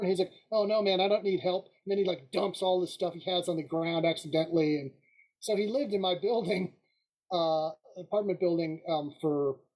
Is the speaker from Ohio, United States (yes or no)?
yes; Ohio, United States; moved away as an adult; now in Los Angeles, United States; When I moved to Los Angeles, you know, I came from Ohio originally.